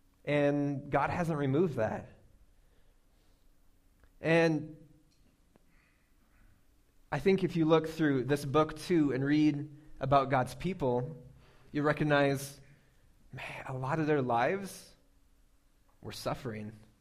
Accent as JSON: {"language": "English", "region": "Alaska", "country": "United States", "tie": "born or raised there", "said": "because I grew up in Alaska, and so there's not a lot of freeways going into Alaska."}